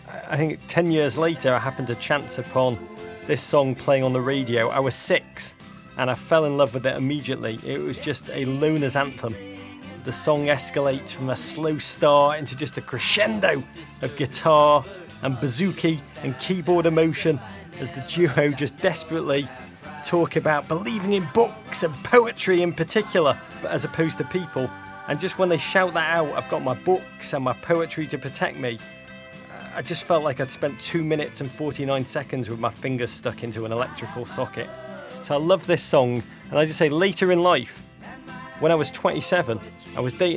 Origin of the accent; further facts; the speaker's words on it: Liverpool, North West England, United Kingdom; I grew up in Liverpool, England in the 1980s.